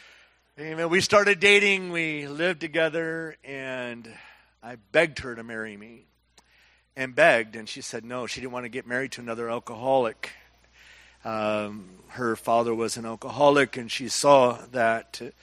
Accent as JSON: {"language": "English", "region": "Michigan", "country": "United States", "tie": "born or raised there", "said": "I grew up in Michigan. I went to a Catholic church, and I was faithful."}